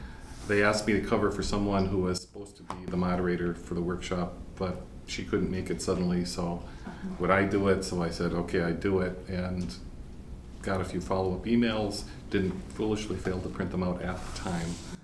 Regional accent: Milwaukee, Wisconsin, United States; I'm from Milwaukee.

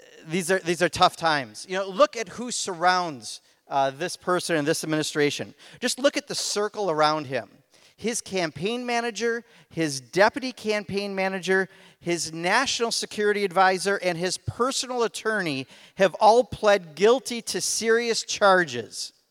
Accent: Wisconsin, United States; We are from Wisconsin, right?

